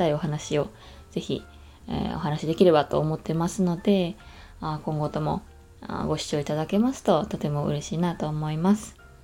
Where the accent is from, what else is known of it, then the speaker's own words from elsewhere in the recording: Kansai, Japan; accent: Kansai dialect; 私は関西出身なので、結構標準語で喋ろうとしている中でも関西弁がちょっとにじみ出てる瞬間が多々あるなって思いました。